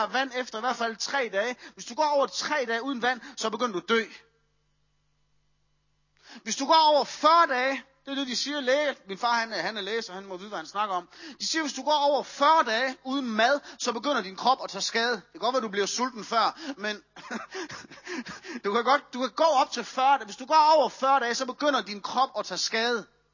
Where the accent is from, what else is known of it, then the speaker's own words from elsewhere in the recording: Aalborg, North Denmark Region, Denmark; eller Aalborg, hvor jeg kommer fra